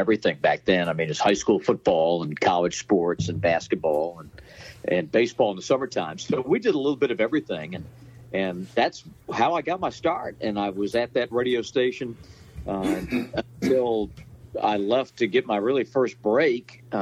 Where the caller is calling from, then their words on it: Washington, District of Columbia, United States; We're in Washington, D.C.